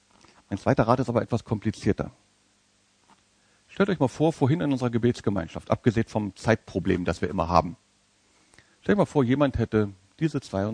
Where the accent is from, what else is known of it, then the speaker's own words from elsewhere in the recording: Berlin, Germany; Wie mache ich das als Berliner?